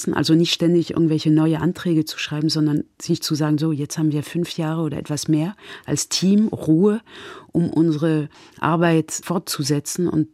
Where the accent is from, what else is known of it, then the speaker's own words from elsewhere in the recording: France; German is a second language; dass ich als Französin bis jetzt, bis zur Mitte meines Lebens nie, weder in der Schule noch an der Uni noch sonst wie irgendwas Vernünftiges über Afrika gehört hat.